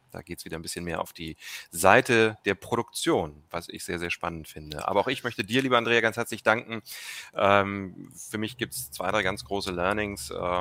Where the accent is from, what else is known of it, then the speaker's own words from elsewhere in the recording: Hamburg, Germany; Als Hamburger muss ich natürlich ganz klar widersprechen.